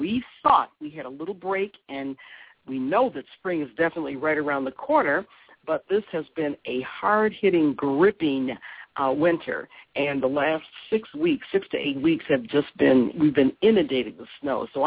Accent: Detroit, Michigan, United States; I'm from Detroit, so, I mean, that was all about having a job, getting a home, taking care of your family, and moving up into the middle class.

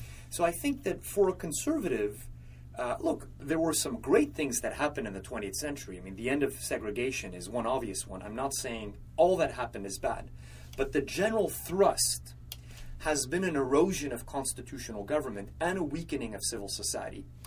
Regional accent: Canada; I come from Canada. There are plenty of opportunities in Canada.

